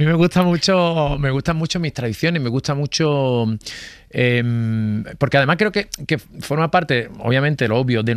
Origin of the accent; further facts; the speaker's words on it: Andalusia, Spain; moved away; llevo ya muchos años sin vivir en mi tierra, en Andalucía, en Cádiz, en Sevilla, en la ciudad también en la que vivía, viven mis padres